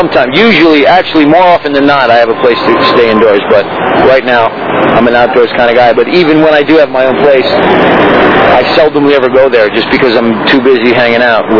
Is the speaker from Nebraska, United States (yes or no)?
no; New York, United States; I'm from New York, so neighborhood feeling is very important to me.